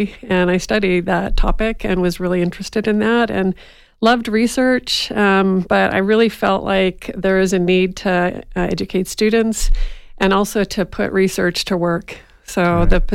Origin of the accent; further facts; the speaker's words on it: Nova Scotia, Canada; So I'm actually originally from Eastern Canada, Nova Scotia.